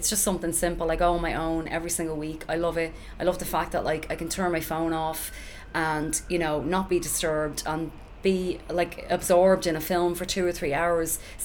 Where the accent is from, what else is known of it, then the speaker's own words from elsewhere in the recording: Ireland; Well, this is the way we are as Irish people.